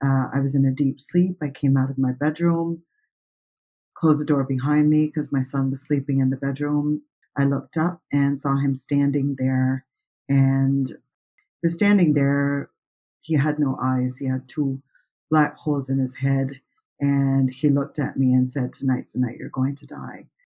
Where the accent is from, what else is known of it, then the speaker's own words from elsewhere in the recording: Baie-Sainte-Anne, New Brunswick, Canada; I'm from Bay St. Anne, New Brunswick.